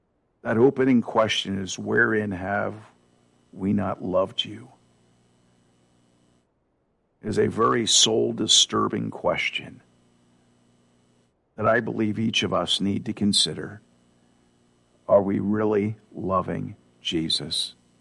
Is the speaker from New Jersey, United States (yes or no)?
yes; New Jersey, United States; There was, when I grew up in South Jersey, we lived not too far away from a strip of stores.